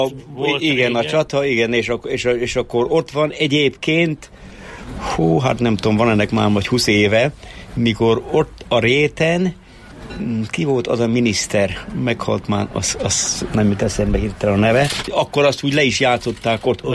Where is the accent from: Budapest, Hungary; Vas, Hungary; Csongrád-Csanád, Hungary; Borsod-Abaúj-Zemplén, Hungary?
Borsod-Abaúj-Zemplén, Hungary; Bükkaranyos; also born or lived in Miskolc; törzsökeres bükkaranyosi vagyok. Miskolcon születtem, vagy az Erzsébet kórházban, kettes oságyon. Szüleim is törzsökeres bükkaranyosiak.